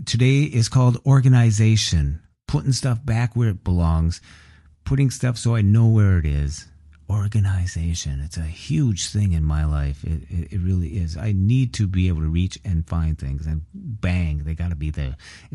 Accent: Minnesota, United States; He's a fellow Minnesotan from Minnesota, Grand Rapids, Minnesota at that.

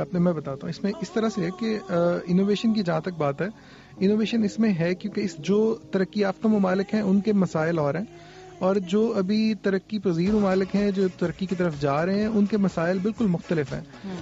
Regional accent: Sahiwal, Punjab, Pakistan; 2013 میں میری شادی ہوئی اور میں سائیوال سے بلانگ کرتا ہوں،

